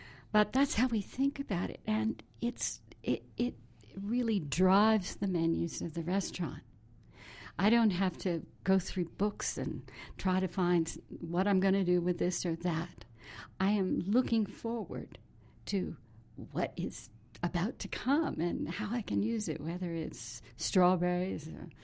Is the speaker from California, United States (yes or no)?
yes; Berkeley, California, United States; I may have had some ideas about sustainability in the back of the mind because I grew up in Berkeley